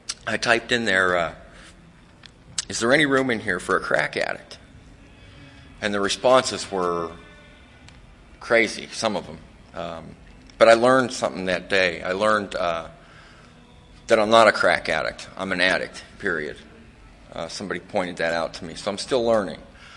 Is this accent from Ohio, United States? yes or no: yes; Ohio, United States; I'm from Ohio. This is my first time to the ocean ever in my life.